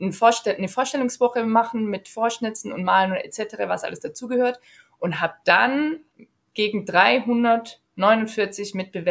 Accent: Riedlingen, Baden-Württemberg, Germany; Bei mir in der Kleinstadt in Riedlingen, wo ich aufgewachsen bin

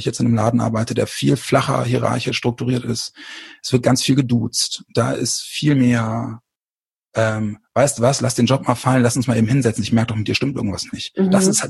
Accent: Bremen, Germany; Und ich komme aus Bremen

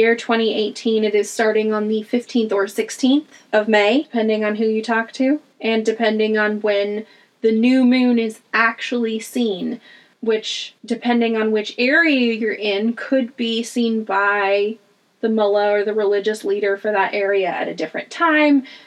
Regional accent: United States; you know, we grew up in the United States and we have these ideas and expectations about the school year

